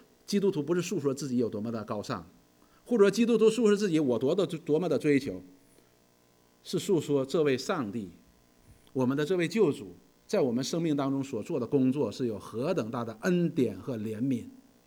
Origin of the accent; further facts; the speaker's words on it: China; 我们中国人觉得说，哎，我是个中国人，我很自豪，我是中国人，我们有5000年的历史，灿烂的文化。